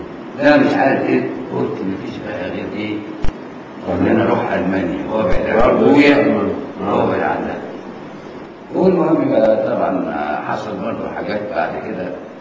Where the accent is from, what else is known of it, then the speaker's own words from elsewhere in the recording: Damietta, Damietta Governorate, Egypt; born there; انا اتولدت في دمياط انا من مواليد دمياط